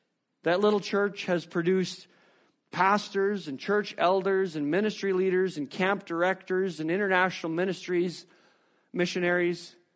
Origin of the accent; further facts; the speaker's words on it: Hilda, Alberta, Canada; I grew up in Hilda, Alberta. It's a tiny little farming community just north of Medicine Hat.